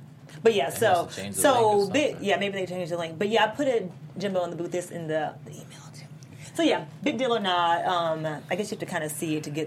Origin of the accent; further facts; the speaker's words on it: the South, United States; I'm just trying to play devil's advocate as you are, Josh, Rod, because I'm from the South.